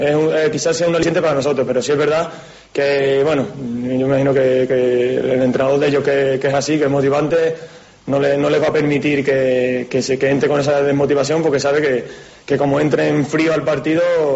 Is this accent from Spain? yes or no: yes; South, Spain; yo soy del sur también